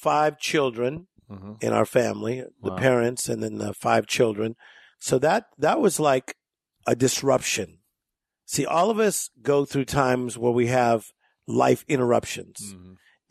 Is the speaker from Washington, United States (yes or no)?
no; Compton, California, United States; And we grew up in Compton, California. And my dad was a steel worker. My mother worked at a place called Winchell's Donut Shop.